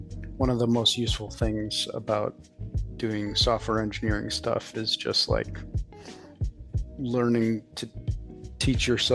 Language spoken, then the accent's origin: English; Chicago, Illinois, United States; also born or lived in Florida / Los Angeles; I was born in Florida, but grew up in like the Chicago area.